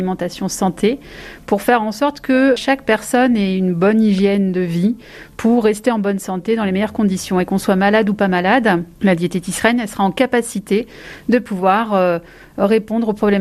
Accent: France; on peut quand même être aussi malnutri chez nous en France, voire dénutri.

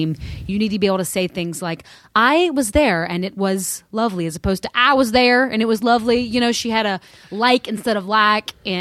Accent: the South, United States; accent: Southern; I didn't think my accent was that thick in high school, but then college. I went to college in the South as well. But then I look at a stand-up tape I did when I first started in 2006, and I sound so much more Southern than I do now.

